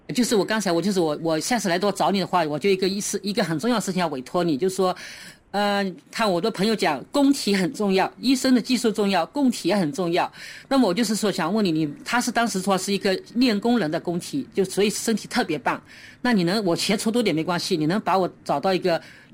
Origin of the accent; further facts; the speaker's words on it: Zhejiang, China; 我是浙江的。